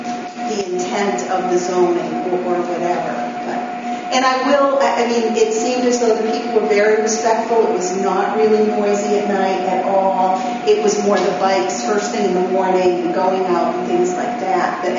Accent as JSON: {"language": "English", "town": "South Pomfret", "region": "Vermont", "country": "United States", "said": "from South Pomfret."}